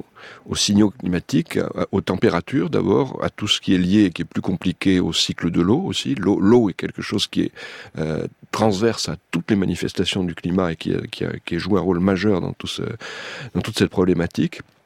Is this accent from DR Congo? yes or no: no; Bordeaux, Nouvelle-Aquitaine, France; moi je suis bordelais d'origine